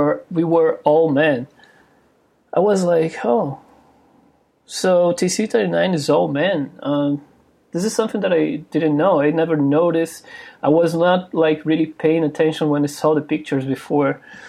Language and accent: English; Brazil; moved away as an adult; now in United States; since I moved to the US, I'm from Brazil. Since I moved to the US a couple years ago